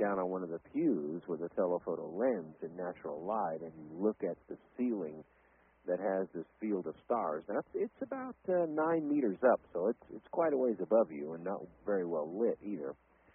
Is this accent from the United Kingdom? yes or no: yes; Scotland, United Kingdom; I'm Scottish.